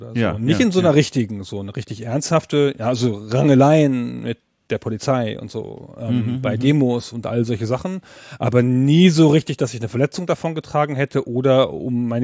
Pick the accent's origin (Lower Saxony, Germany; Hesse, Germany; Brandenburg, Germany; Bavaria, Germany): Lower Saxony, Germany; Und in Südniedersachsen, wo ich herkomme, also Holzminden, Uslar, Göttingen, so diese Gegend, das Bermuda-Dreieck zwischen Hannover und Göttingen und Braunschweig, so.